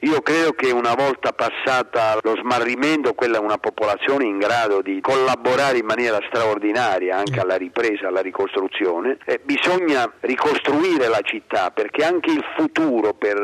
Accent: San Pio delle Camere, Abruzzo, Italy; distrutto il centro storico di Castelnuovo, che è la frazione di San Pio del mio paese

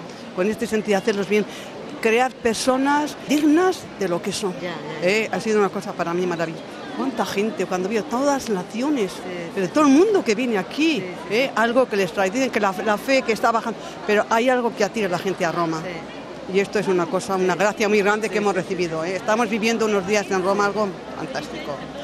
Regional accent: Benin; Spanish is a second language; porque yo vengo del Benín, ¿no?

